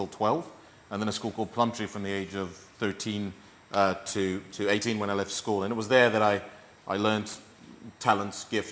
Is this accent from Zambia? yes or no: yes; Zambia; born there; also born or lived in Kenya; I'm from Africa. I was born in Zambia in 76. Kenyan dad, Zimbabwean mother